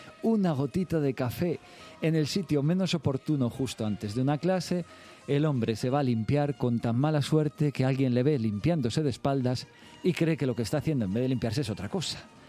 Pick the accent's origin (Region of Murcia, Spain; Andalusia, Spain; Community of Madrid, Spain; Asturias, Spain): Community of Madrid, Spain; Madrid; yo soy de Madrid, nacido en Madrid y he vivido casi toda mi vida en Madrid. Sí, sí, llevo unos cuantos años aquí.